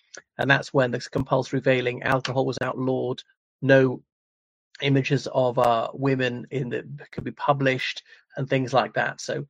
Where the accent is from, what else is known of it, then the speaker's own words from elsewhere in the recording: Ireland; from Ireland.